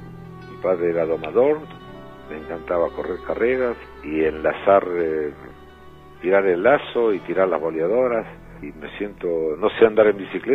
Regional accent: Argentina; yo soy argentino, no tuve nada que ver personalmente con el holocausto. Mi papá era argentino, mi mamá no.

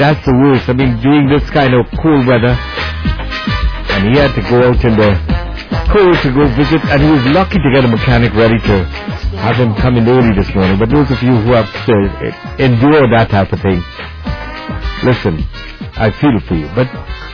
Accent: Canada; But I think as Canadian, we could deal with this, right?

